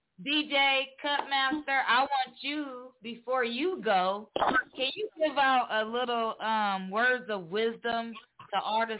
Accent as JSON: {"language": "English", "region": "Nebraska", "country": "United States", "tie": "born or raised there", "also_born_or_lived": "Texas", "said": "But I am born and raised in Nebraska, so I started doing my radio show in Texas."}